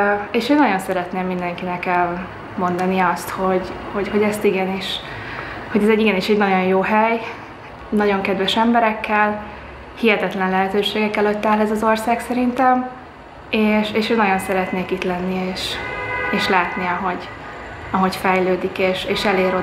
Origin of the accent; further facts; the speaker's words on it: Budapest, Hungary; moved away as an adult; now in Pristina, Kosovo; 23 éves. Magyarországról jöttem, Budapestről. És jelenleg Pristinában élek, Koszovó fővárosában. Három hónapja élek itt.